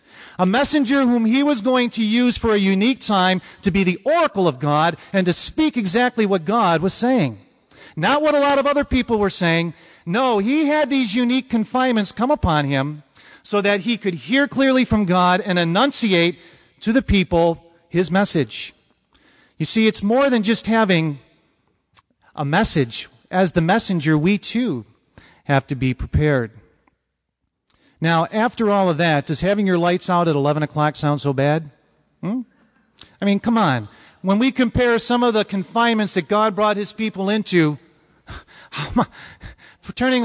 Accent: Ireland; I'm an Irishman.

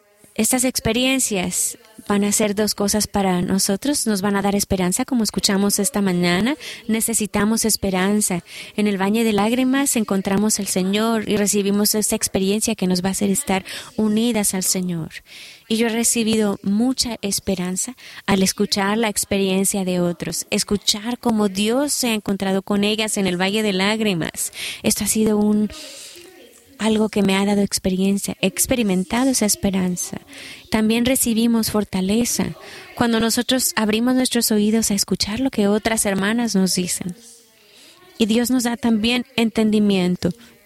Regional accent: Burkina Faso; porque yo vengo de Burkina Faso, voy a escaparme de experiencias por las que van ustedes.

